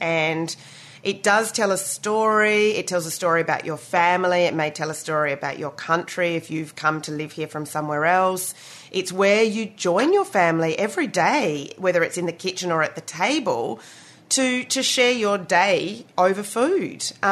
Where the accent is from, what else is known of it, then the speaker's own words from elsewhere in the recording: Australia; I grew up in Australia, so it was real Australianized, you know, Chinese food for the masses.